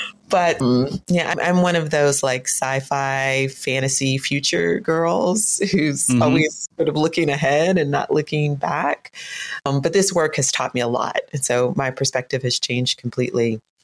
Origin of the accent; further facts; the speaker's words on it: Atlanta, Georgia, United States; I'm from Atlanta. Which is landlocked. I didn't know anything about the ocean at all.